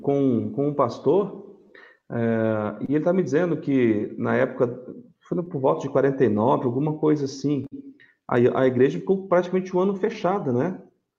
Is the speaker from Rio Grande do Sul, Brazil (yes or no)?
yes; Bagé, Rio Grande do Sul, Brazil; eu e minha mãe sou da comunidade lá de Bagé, da comunidade de Paz, lá de Bagé.